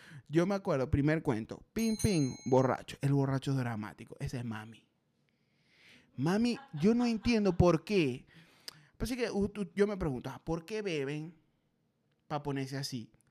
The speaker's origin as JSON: {"language": "Spanish", "town": "Maracaibo", "region": "Zulia", "country": "Venezuela", "said": "eso nada más lo usamos en Maracaibo, este verbo, vamos a pegárnosla. O sea, de verdad que nosotros somos, yo estoy muy orgulloso de donde vengo, pero es que nosotros somos raros también."}